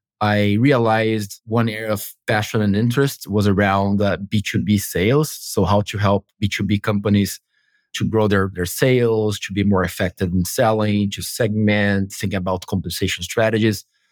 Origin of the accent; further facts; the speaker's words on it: Brazil; I'm from Brazil originally. I started in the São Paulo office, covering all of Latin America based in São Paulo.